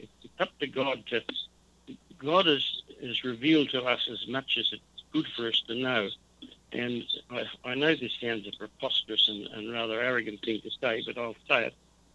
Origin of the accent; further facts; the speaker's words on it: Melbourne, Victoria, Australia; born there; I've been to Sydney, which is a much bigger city than I was born in Melbourne. I know Melbourne pretty well.